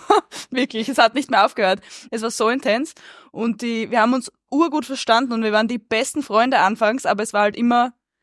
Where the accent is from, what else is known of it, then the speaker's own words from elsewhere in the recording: Styria, Austria; Ich bin in der Steiermark aufgewachsen am Land